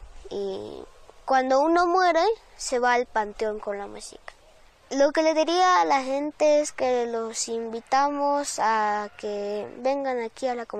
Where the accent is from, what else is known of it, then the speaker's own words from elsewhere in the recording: Santa María Tlahuitoltepec, Oaxaca, Mexico; Tengo 9 años, soy originaria de Santa María Tlahuitoltepec, Mije, de aquí de Oaxaca.